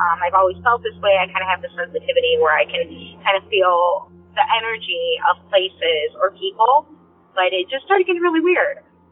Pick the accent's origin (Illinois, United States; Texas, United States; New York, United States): Illinois, United States; I'm from Northern Illinois.